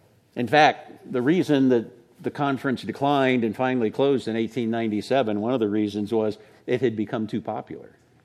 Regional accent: Illinois, United States; Now, I grew up in Central Illinois, grew up in a fundamental Baptist church.

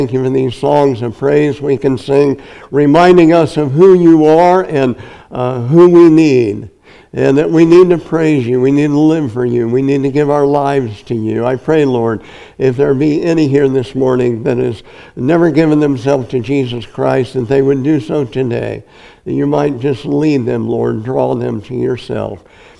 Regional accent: Napanee, Nebraska, United States; Last week I said I grew up in Napanee, Nebraska, and I had it all.

